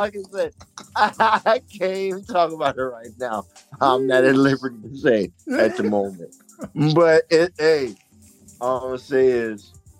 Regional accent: Dallas, Texas, United States; I grew up in Dallas. I'm a native of Dallas.

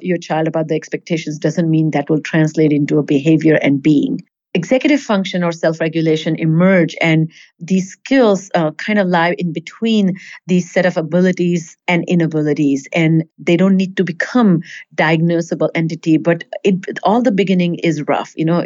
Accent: India; I grew up in India

